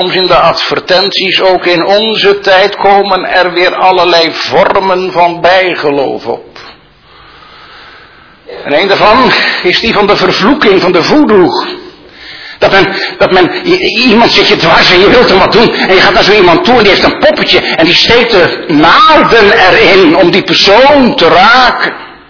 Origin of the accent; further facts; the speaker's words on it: Genemuiden, Overijssel, Netherlands; Zoals ik vroeger in mijn jeugd zag in Geenemuiden, wagens met een paarden, vooral ervoor, met hooi en zo.